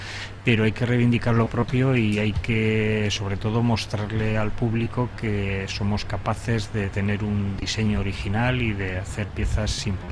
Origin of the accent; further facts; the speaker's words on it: San Sebastián, Basque Country, Spain; como yo soy de Donosti, yo la quiero azul